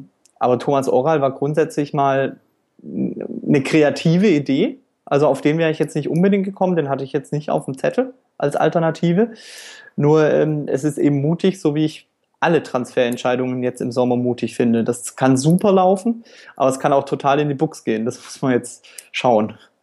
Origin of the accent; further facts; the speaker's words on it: Bavaria, Germany; born there; Also mein Vater kommt aus Karlsruhe, ich bin aber in Franken geboren. War im Kindergarten in der Pfalz und dann in Nordwürttemberg in der Nähe von Heilbronn bin ich dann zur Schule gegangen und eigentlich aufgewachsen.